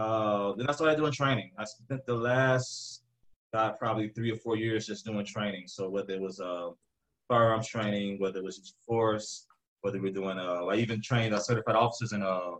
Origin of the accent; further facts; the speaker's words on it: Memphis, Tennessee, United States; also born or lived in Chattanooga / Jamaica; now in Atlanta, United States; I grew up in Memphis, Tennessee. I've lived all over, lived some time in Chattanooga, Tennessee, lived some time in Jamaica, and now I'm here in Atlanta, Georgia.